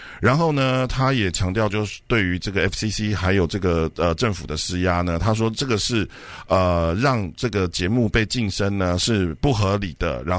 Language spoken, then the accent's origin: Chinese; United States; 可是你触及到我美国人的一个痛